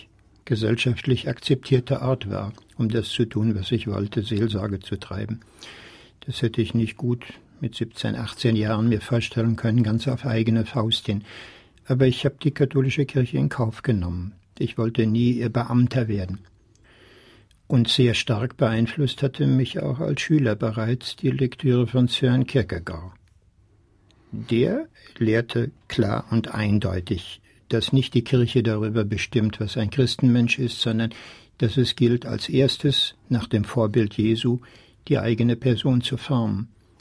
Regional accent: Bergkamen, North Rhine-Westphalia, Germany; Ich bin groß geworden in dem Durcheinander der Kriegswirren. 44, 45 ist mein kleines Heimatdorf Berchkam, 6000 Menschen, eine reine Bergarbeitergemeinde

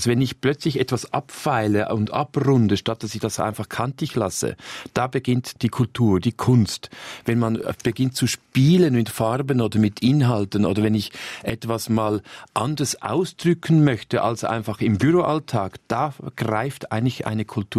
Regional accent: Vilisbach, Aargau, Switzerland; moved away; Ich bin aufgewachsen in Vilisbach, genau bei Baden

